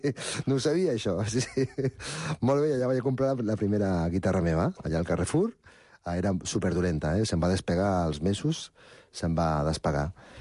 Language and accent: Catalan; Reus, Catalonia, Spain; moved away as an adult; now in Andorra; mons pares són de Granada i d'Almeria, i res, jo vaig néixer a Reus, van estar tota la vida doncs, a Reus, vivint allà amb ells, eren firans, feien moltes coses per tot Espanya, i fins que vaig fer 19 anys, i em va interessar Andorra